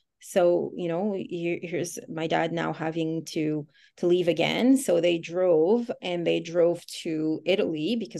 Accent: Côte d’Ivoire; We ended up fleeing to the Ivory Coast and becoming refugees there. And my sisters and I grew up in the Ivory Coast.

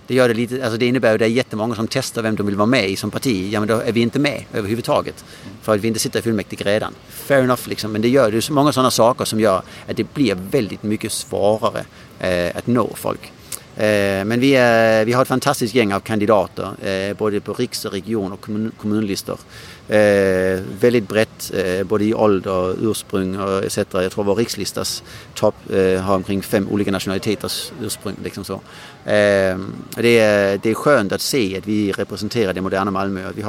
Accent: Denmark; Swedish is a second language; now in Sweden; Jag är själv från Danmark

